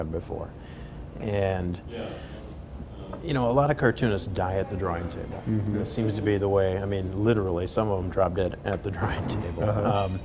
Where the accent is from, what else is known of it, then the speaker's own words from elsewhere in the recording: Wasilla, Alaska, United States; as soon as an editor finds out that I'm from Wasilla, it's an icebreaker.